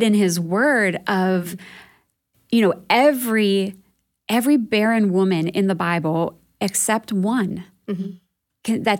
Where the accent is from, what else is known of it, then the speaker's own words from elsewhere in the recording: Pennsylvania, United States; we decided to move from where we were living in Lancaster County to my hometown in Mifflin County, Pennsylvania, to be closer to my family.